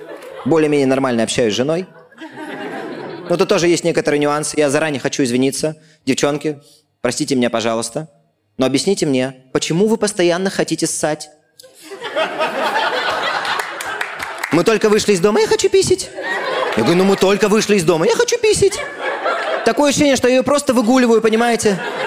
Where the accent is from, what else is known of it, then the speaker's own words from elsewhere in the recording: Vladivostok, Primorsky Krai, Russia; мне 35, я из Владивостока.